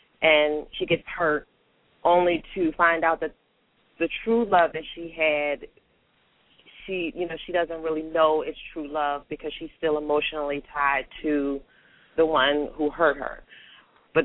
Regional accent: Philadelphia, Pennsylvania, United States; Well, as you already know … I'm from Philadelphia.

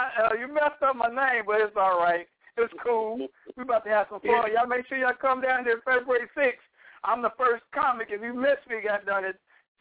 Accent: Ohio, United States; moved away as an adult; now in Los Angeles, United States; No, I'm from Ohio, state where … were born.

